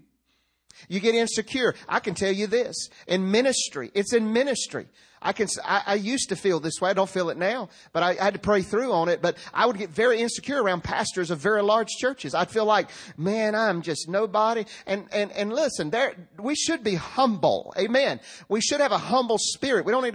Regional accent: Rocky Mount, North Carolina, United States; When I was stealing candy from White Supermarket in Rocky Mount, North Carolina, on Raleigh Road, not one time did I hear the words

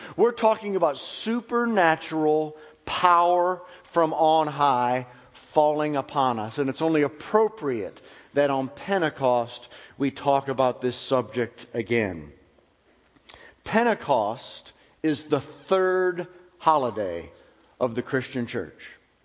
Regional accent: Pennsylvania, United States; I'm a Yankee from Pennsylvania, although I've been here for 21 years. I've lived here longer than any place up north, so, and you all have embraced me quite well, so I feel like a Southerner now.

